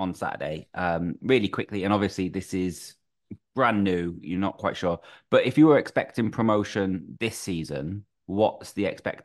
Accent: Crewe, North West England, United Kingdom; born there; I was born in Crewe.

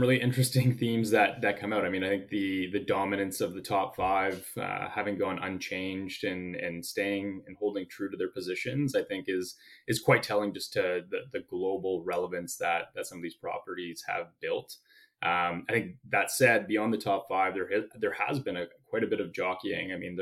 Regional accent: Canada; I can speak as a Canadian

